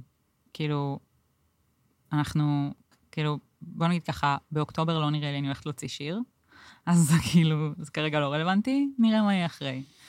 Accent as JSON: {"language": "Hebrew", "town": "Ramat Gan", "region": "Tel Aviv District", "country": "Israel", "said": "אני רמת גני."}